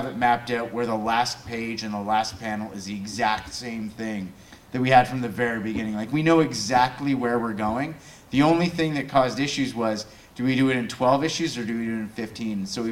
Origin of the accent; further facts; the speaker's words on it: Belgium; English is a second language; It's because I grew up in Belgium